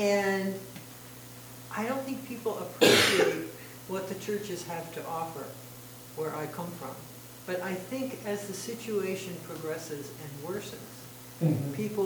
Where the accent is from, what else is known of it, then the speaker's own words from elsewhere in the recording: Seattle, Washington, United States; Well, I come from Seattle.